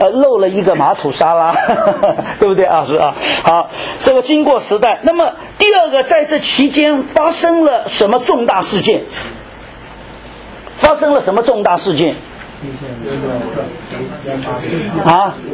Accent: China; 我们的祖先，我们中国人是不出远门的，有没有啊？

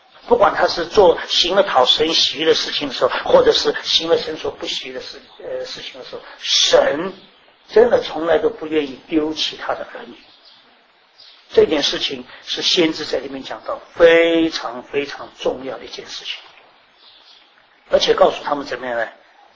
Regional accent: China; 我们中国人讲说眉毛都烧着了，是不是？

